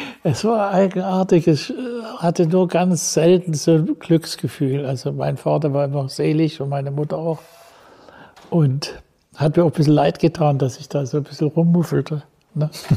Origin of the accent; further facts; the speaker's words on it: Dresden, Saxony, Germany; ich bin ja in Dresden geboren, aber ich habe ja also wirklich sehr lange in Dresden gelebt.